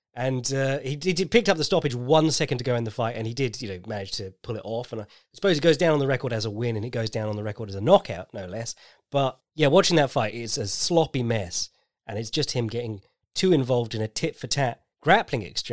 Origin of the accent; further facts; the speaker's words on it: United Kingdom; because I'm British.